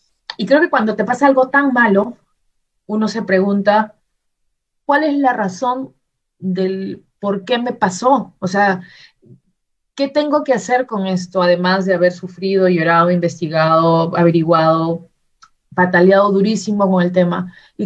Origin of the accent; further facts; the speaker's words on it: Peru; mi experiencia como mujer, o sea, como mujer peruana, de lo que ha sido vivir en ese momento mis 44 años, o quizás menos.